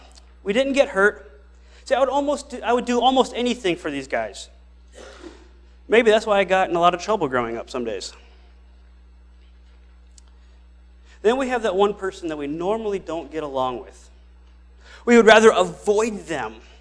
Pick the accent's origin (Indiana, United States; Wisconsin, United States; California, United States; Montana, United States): Montana, United States; Miles City; I'm from Miles City, Montana.